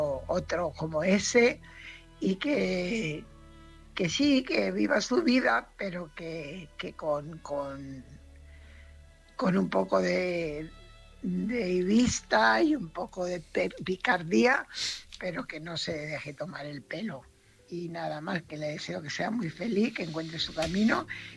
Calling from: Fuenlabrada, Community of Madrid, Spain; corresponsal de Fuenlabrada.

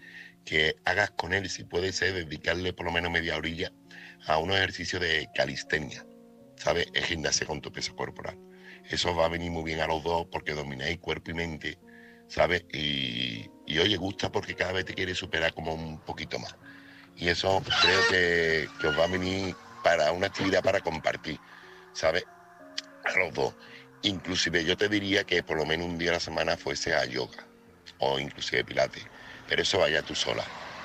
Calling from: Seville, Andalusia, Spain; corresponsal de Sevilla.

